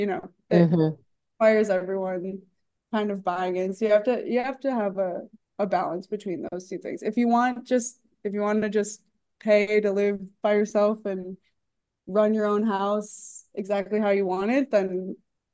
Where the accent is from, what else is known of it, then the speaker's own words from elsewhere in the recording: Michigan, United States; I grew up pretty Baptist in Michigan, and so I was like a church kid. I went to Baptist school until I was 13